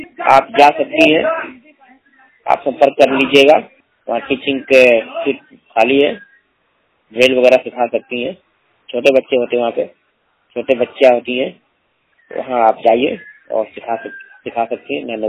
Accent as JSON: {"language": "Hindi", "town": "Prayagraj", "region": "Uttar Pradesh", "country": "India", "said": "मैं 100% ब्लाइंड प्रयागराज से बिलोंग करता हूँ।"}